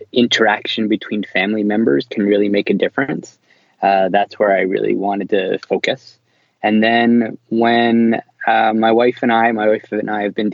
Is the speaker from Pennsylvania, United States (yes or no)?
yes; Philadelphia, Pennsylvania, United States; born there; now in New York, United States; I was born in Philadelphia and I live in New York.